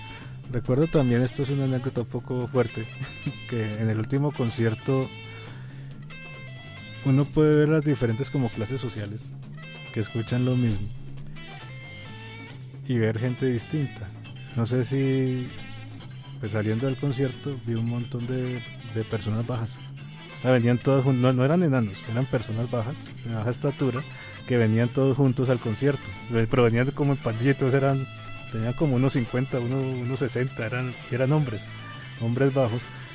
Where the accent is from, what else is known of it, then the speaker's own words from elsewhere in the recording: Cali, Valle del Cauca, Colombia; Aquí en Colombia, en todas partes. O sea, digamos, yo soy de Cali